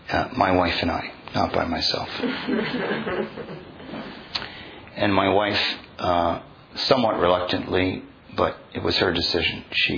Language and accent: English; Canada; I was living in Canada. I was born and raised in Canada.